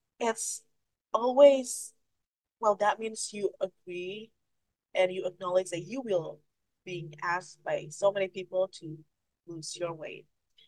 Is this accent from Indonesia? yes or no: yes; West Java, Indonesia; I am Sundanese. I am from Sunda region. It's like West Java, and I do speak Sunda. Sundanese language